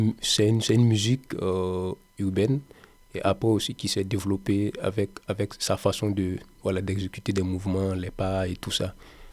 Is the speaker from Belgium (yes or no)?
no; Burkina Faso; also born or lived in Côte d'Ivoire; Je suis né en Côte d'Ivoire et j'ai grandi au Burkina Faso. Je suis d'origine d'ailleurs burkinabé.